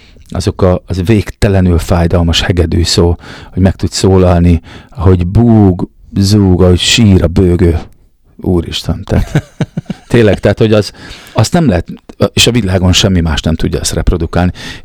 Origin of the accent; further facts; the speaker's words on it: Algyő, Csongrád-Csanád, Hungary; Ugye szegediek vagyunk, Szeged környékén, Algyőn